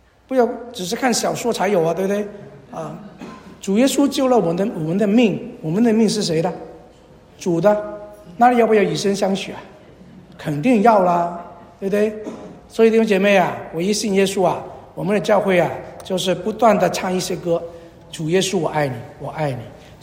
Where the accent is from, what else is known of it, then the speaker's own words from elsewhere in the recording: China; 我们中国人有一句话嘛